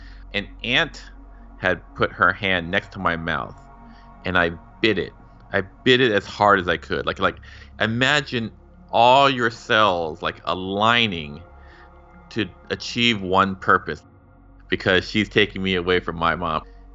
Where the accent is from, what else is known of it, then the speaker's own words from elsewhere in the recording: Los Angeles, California, United States; also born or lived in Glendale, United States / Thailand / Rockville, United States / San Francisco, United States; I was born in Glendale. We moved to Thailand for 2 years, where my brother was born. Then we moved to Rockville, Maryland, until basically beginning of middle school, then to San Francisco, and then to Los Angeles again for high school.